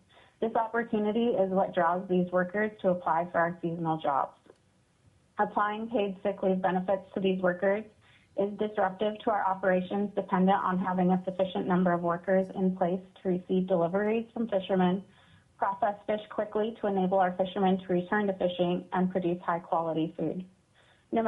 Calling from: Anchorage, Alaska, United States; I live in Petersburg, Alaska, and I'm calling in from Anchorage today.

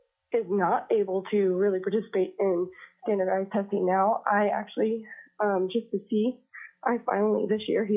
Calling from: Anchorage, Alaska, United States; I am calling in from Anchorage

